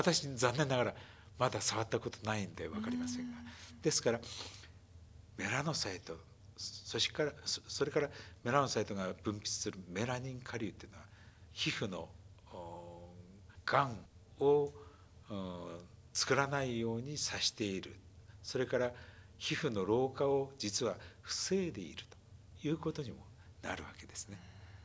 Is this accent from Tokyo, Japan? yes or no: no; Morioka, Iwate, Japan; born there; 私は実は盛岡生まれです。この自然豊かな岩手が大好きで